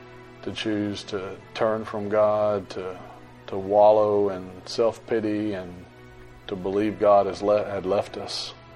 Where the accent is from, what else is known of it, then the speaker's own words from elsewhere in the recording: Virginia, United States; I went home, took the kids home to my hometown in Virginia for Christmas